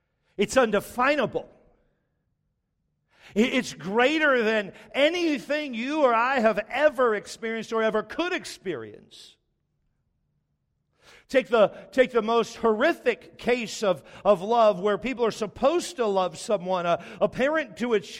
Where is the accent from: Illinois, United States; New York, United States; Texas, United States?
Texas, United States; grew up in a Texas family. My parents are very intelligent. We just don't conjugate verbs. Because we're from Texas.